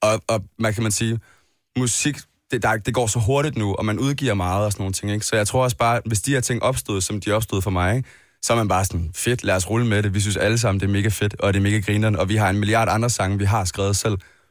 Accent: Odense, Region of Southern Denmark, Denmark; hvor jeg kommer fra, Odense

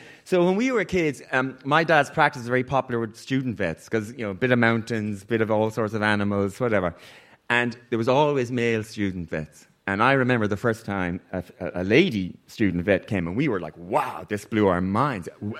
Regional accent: Connacht, Ireland; I'm from Vets family. My dad was a large animal, you know, practice in the wilds of County Mayo. I grew up, you know, exactly like that, pulling things out of large animals in the middle of the night.

